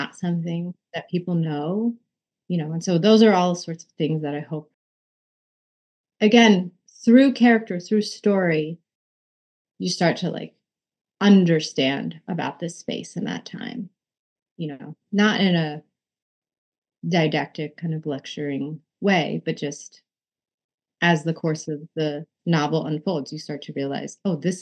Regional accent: United States; I grew up in the United States, even as much time as I spent there.

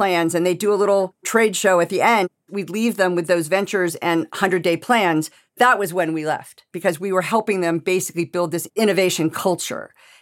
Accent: California, United States; I'm a native Californian. I grew up in Silicon Valley with all the people who founded the venture capital industry.

